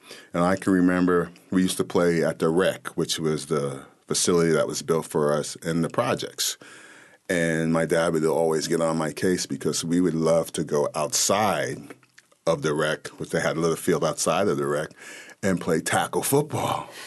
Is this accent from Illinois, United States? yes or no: no; Perth Amboy, New Jersey, United States; But growing up in Perth Amboy back in the day was something very, very special because of the diversity and because of the people.